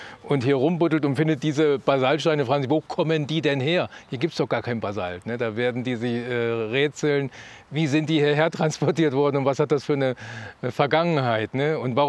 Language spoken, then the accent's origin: German; Thuringia, Germany; Ich bin ein gebürtiger Rhöner, thüringische Rhön.